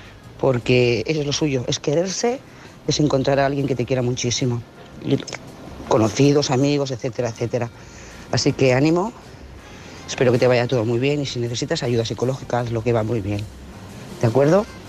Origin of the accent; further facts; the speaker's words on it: Lloret de Mar, Catalonia, Spain; de Lloret de Mar